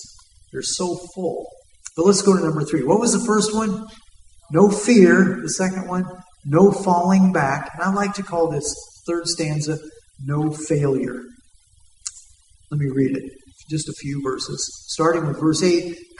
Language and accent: English; Denver, Colorado, United States; We're from Denver, Colorado, and so, you know, we take long drives through like New Mexico and Arizona